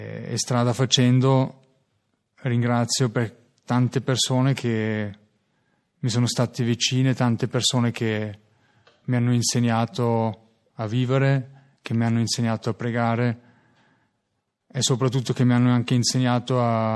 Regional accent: Austria; Italian is a second language; ho 36 anni, vengo dall'Austria.

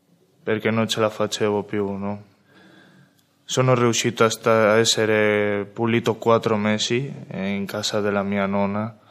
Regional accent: Madrid, Community of Madrid, Spain; Italian is a second language; vengo da Spagna. Sono cresciuto in un quartiere umile di Madrid, dove ho vissuto tutta la mia vita

